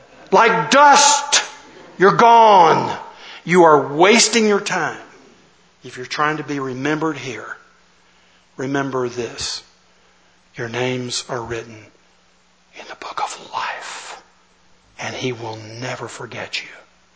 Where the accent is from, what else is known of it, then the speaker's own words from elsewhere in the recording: the South, United States; accent: southern; And I thought it was my southern accent that she didn't understand.